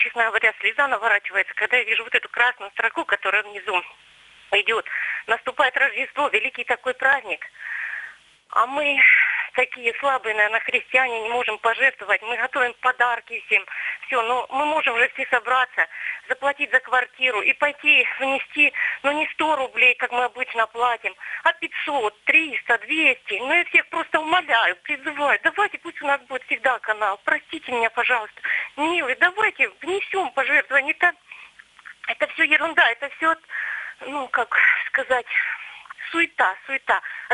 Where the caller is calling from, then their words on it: Kislovodsk, Stavropol Krai, Russia; Я звоню из Кисловодска.